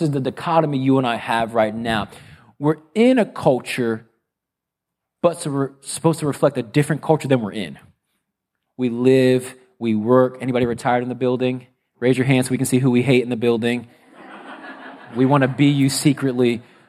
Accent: United States; because I'm very American

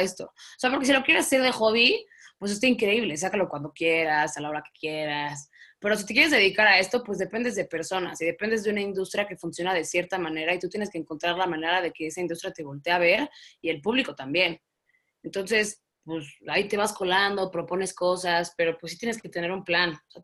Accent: Mexico; soy cantautora mexicana, tengo 24

